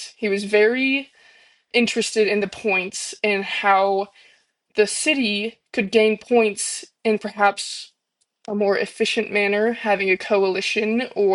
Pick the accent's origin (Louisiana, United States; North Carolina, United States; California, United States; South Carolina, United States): South Carolina, United States; I was born in South Carolina. I've lived here my whole life, and I don't really have any intention to leave the state anytime soon.